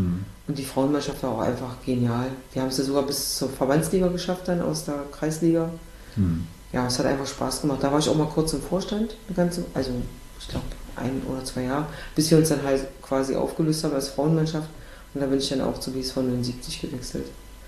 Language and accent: German; East Germany, Germany; da warst du ja auch in der Minderheit als Ossi.